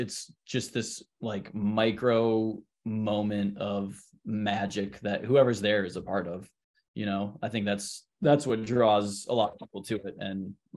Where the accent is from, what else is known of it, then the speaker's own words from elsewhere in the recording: Illinois, United States; I grew up outside Chicago, and so, like, the first shows I was going to was, like, going into the city